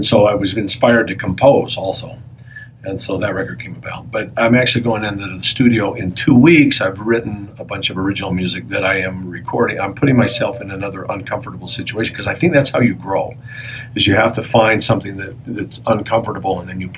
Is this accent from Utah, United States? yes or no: yes; Smithfield, Utah, United States; I grew up in Smithfield, Utah. You know, I mean, it's kind of weird that I'm a jazz guitar player.